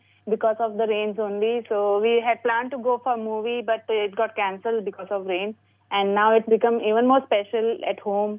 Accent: Mumbai, Maharashtra, India; now in Bangalore, India; we are from the same community. We are both from Bombay, settled in Bangalore.

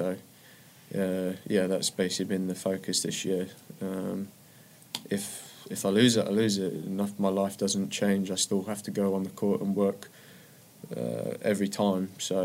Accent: United Kingdom; It's always nice to be British number one, of course.

